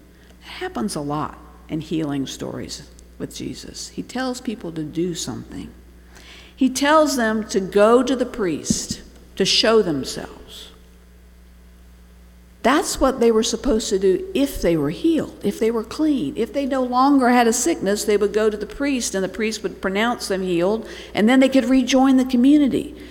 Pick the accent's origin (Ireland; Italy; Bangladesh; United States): Bangladesh; The image that comes to my mind is from growing up in Bangladesh.